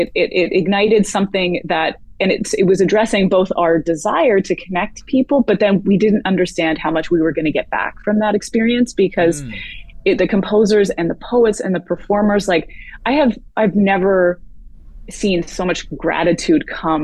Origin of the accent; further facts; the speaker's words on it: Canada; born there; We're both Canadian born.